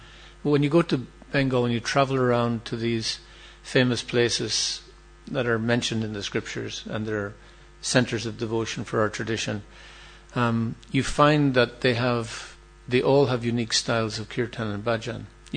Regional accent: Ireland; I'm from Ireland. I know what happens next.

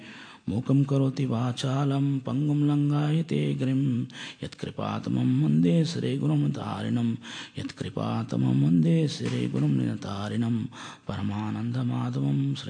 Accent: Andhra Pradesh, India; I mean, I am from Andhra Pradesh.

